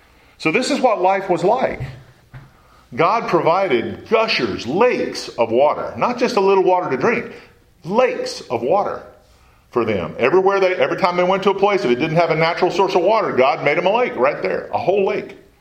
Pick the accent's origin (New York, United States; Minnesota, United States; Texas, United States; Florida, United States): Texas, United States; La Vernia; I grew up in Lavernia, Texas, which is close to San Antonio